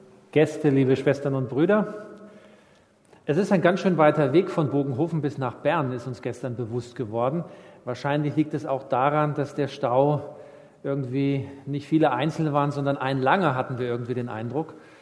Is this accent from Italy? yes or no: no; Germany; Ich bin in einer nicht-adventistischen Familie aufgewachsen in Deutschland.